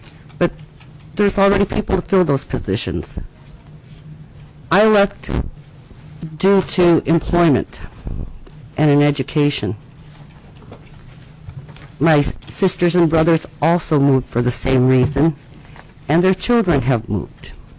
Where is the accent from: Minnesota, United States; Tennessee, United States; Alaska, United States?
Alaska, United States; Mount Alton; I come from a family of 8 girls and 8 boys. I was born and raised in Mount Alton, Alaska. And when I was born, the state was still a territory.